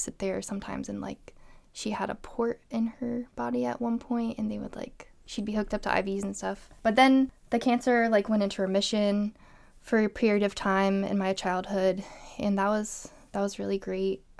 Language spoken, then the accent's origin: English; Virginia Beach, Virginia, United States; also born or lived in Norfolk; I grew up in the Hampton Roads area. So I was born in Norfolk, Virginia. And our first house was in Virginia Beach. It was actually really close to the oceanfront. So grew up going to the beach a lot.